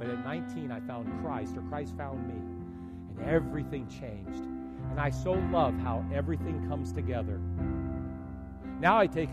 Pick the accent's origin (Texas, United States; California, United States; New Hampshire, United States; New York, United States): California, United States; Vallejo; now in Detroit, United States; When I was growing up, I rooted for Oakland. I grew up in Vallejo.